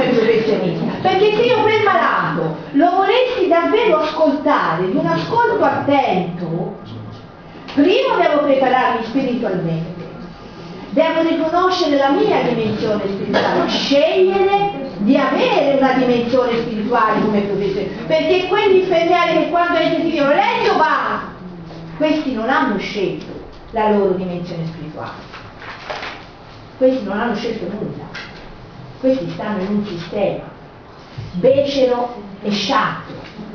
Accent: Tuscany, Italy; io insomma sono toscana, sono operata in Toscana

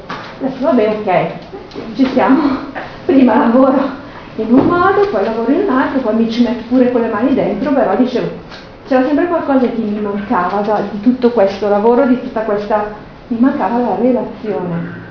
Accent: Brescia, Lombardy, Italy; Poi io vengo da Brescia, per cui da noi c'è proprio il concetto del lavoro

